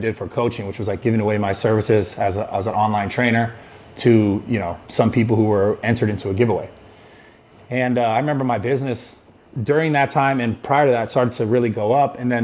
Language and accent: English; Pacifica, California, United States; It felt like a bigger version of my hometown, Pacifica, California.